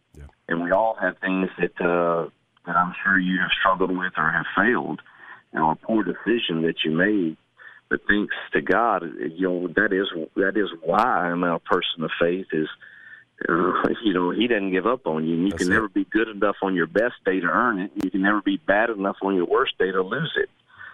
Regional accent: Mississippi, United States; And, I got back to Mississippi, my home state

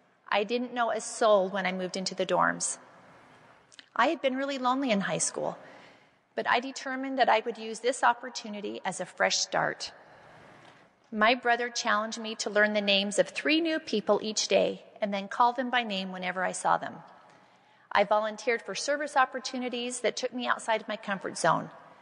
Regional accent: Provo, Utah, United States; also born or lived in Harrisburg; Although I grew up in Provo, right before my junior year of high school, my family moved to Harrisburg, Pennsylvania.

